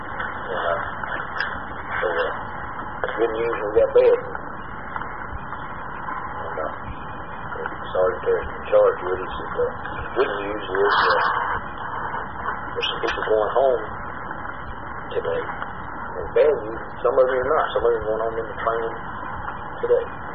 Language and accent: English; United States; Part of my duty, you know, as an American citizen, you know, to defend what we thought was right and in the whole world.